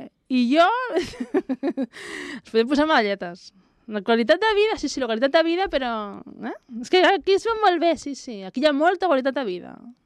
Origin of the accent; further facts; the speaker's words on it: Barcelona, Catalonia, Spain; Jo soc de Barcelona, en realitat. Vale? Porto aquí 1.000 anys, però soc de Barcelona.